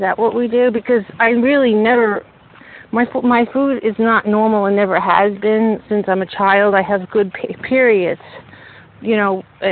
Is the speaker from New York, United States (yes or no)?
yes; Long Island, New York, United States; from Long Island.